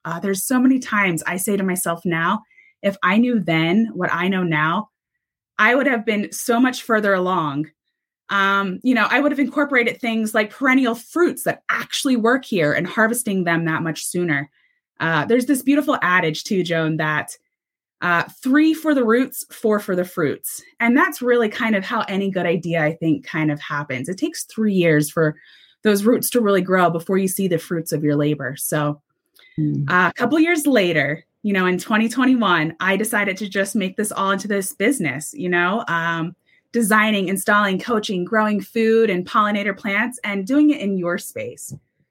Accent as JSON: {"language": "English", "region": "New Jersey", "country": "United States", "tie": "born or raised there", "said": "So I grew up in the Garden State, with a garden and chickens, and my pop-pop had a farm"}